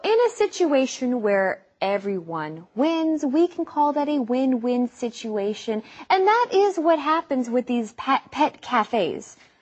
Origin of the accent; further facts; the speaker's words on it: California, United States; also born or lived in San Jose, California; It's interesting because I grew up in California, right? I spent a lot of time in California.